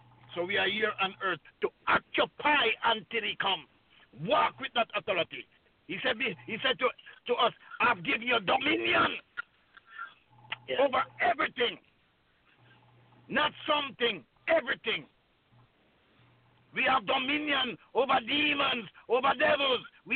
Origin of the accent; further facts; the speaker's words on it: Montego Bay, Saint James, Jamaica; all the way from Jamaica. I was born in Montego Bay, grown up in the garrison of Endenau Wood.